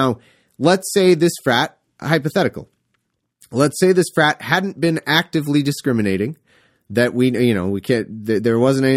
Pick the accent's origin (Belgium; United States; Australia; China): United States; California; I am from California, so I do admit that can skew things for me. I was raised in a very conservative area, though